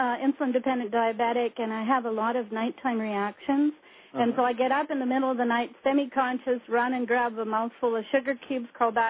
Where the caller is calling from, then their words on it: Canada; I'm calling from Canada